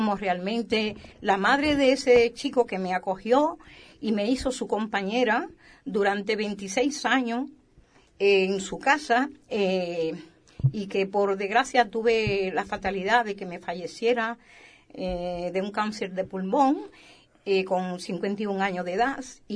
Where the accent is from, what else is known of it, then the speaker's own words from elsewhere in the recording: Dominican Republic; now in Spain; como me ha sucedido a mí, que vine de República Dominicana a España, a la comunidad de Galicia, específicamente.